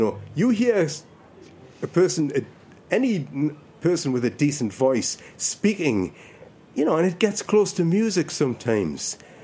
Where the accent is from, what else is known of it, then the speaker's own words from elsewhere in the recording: Ireland; born there; I was born in Ireland. I was born on the West Coast, right?